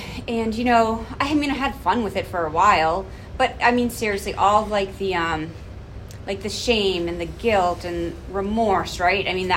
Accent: Braintree, Massachusetts, United States; I grew up on the South Shore in a town called Braintree at the end of the Red Line.

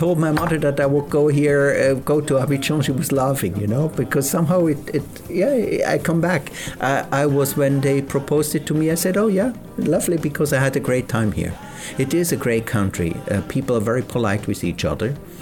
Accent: Switzerland; first language German; English is a second language; My mother tongue is German. And I spoke good English already at that time. But French is difficult for us.

